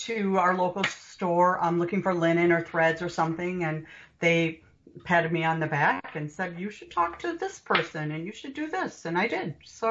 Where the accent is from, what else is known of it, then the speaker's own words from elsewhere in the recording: Wisconsin, United States; For sure. And I'm from Wisconsin. We're pretty cheap.